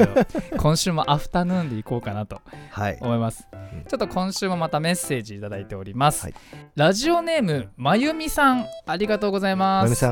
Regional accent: Fujisawa, Kanagawa, Japan; この番組は藤沢出身の俳優タレントとして活動する私

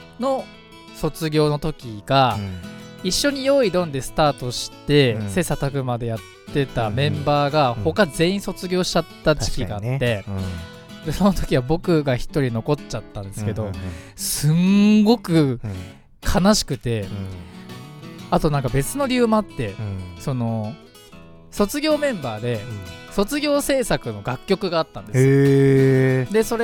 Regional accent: Fujisawa, Kanagawa, Japan; 藤沢出身の俳優タレントとして活動する

